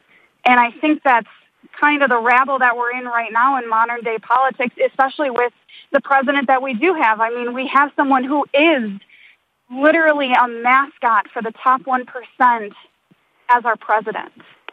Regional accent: Waukesha, Wisconsin, United States; I'm from Waukesha, Wisconsin. We're about 15 minutes outside of Milwaukee. And as a good old Midwestern town

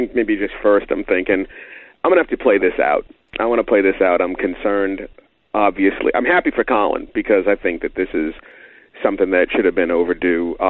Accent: Massachusetts, United States; I'm from Massachusetts. The last thing we care about is Friday Night Lights. High school football means virtually nothing here.

